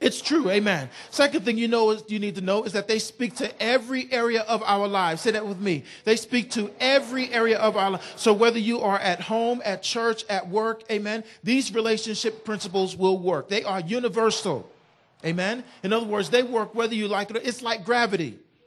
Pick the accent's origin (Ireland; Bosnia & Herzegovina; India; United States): United States; New York City, New York; I'm from New York City. And so where I'm from, praise God, you get on a number 2 train